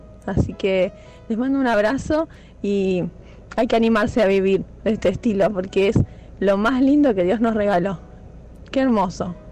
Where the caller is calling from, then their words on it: La Plata, Buenos Aires Province, Argentina; de La Plata.